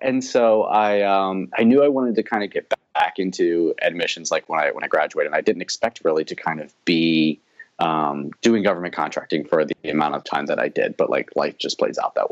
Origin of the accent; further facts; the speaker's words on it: Maryland, United States; I grew up in Maryland, so nothing there. This was our first real move here to Connecticut